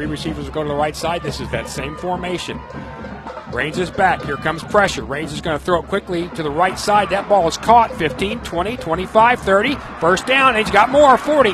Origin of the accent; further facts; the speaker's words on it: Muskogee, Oklahoma, United States; born there; I was born in Muskogee. Don't pick on us.